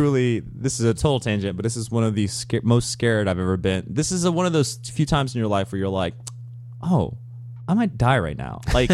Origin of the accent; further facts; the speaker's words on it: Memphis, Tennessee, United States; It's weird because, like, growing up in Memphis, there's not really, like, a 7-Eleven that people would hang out at.